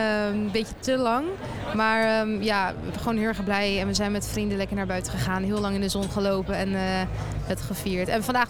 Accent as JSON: {"language": "Dutch", "town": "Bunnik", "region": "Utrecht", "country": "Netherlands", "said": "En ik kom uit Utrecht. Of ja, Bunnik. Dat ligt er net naast."}